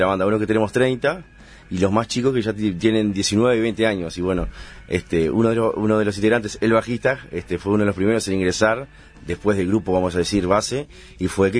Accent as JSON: {"language": "Spanish", "town": "Carral", "country": "Uruguay", "said": "Nosotros somos de Carral, del interior de Uruguay. Un pueblito muy chico, de 1000 personas y poco, donde hay más vacas que personas."}